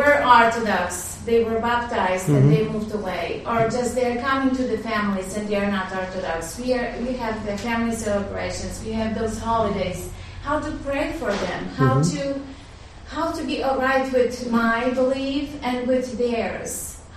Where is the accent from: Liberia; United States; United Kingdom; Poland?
Poland; English is a second language; I'm from Poland